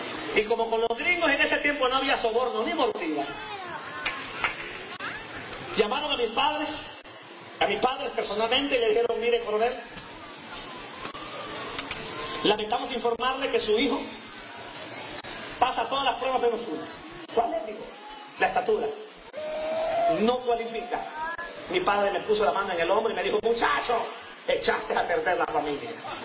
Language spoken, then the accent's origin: Spanish; Honduras; now in Costa Rica; Nacido en Honduras. Costarricense por naturalización. Mi padre en Honduras, el hombre que me crió. Tuvo mucho poder en mi tierra.